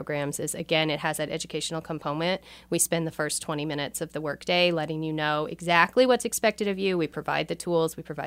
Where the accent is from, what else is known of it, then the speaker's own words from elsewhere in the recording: Arkansas, United States; I grew up in Northwest Arkansas with my toes in the dirt and on the rivers